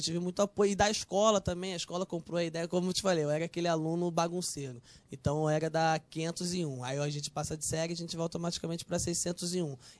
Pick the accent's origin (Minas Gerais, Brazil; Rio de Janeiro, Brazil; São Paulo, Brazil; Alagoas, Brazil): Rio de Janeiro, Brazil; São Gonçalo; eu sou de São Gonçalo, Neves, que são bairros vizinhos, né? São bairros que só é a divisa de um município com o outro. O Barreto é em Niterói, Neves é em São Gonçalo. Eu morava em Neves, né?